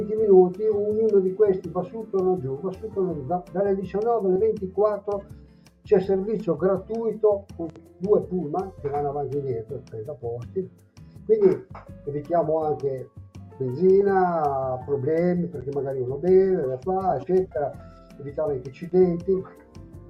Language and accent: Italian; Liguria, Italy; ma uno può bere i vini liguri, no? Siamo liguri